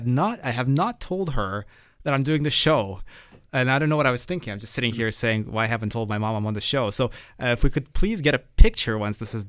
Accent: Toronto, Ontario, Canada; it's just how it was growing up in Toronto.

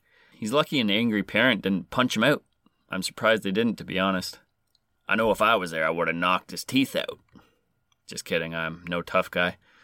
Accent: Canada; I am Canadian, so I don't even know why I'm changing my voice.

